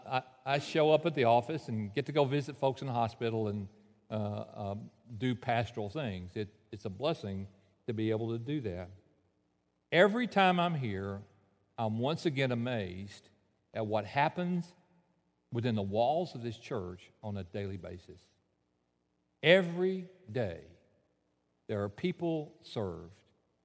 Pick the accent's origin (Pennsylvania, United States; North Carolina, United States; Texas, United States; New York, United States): Texas, United States; Baytown; I grew up in Baytown where there was never night, okay.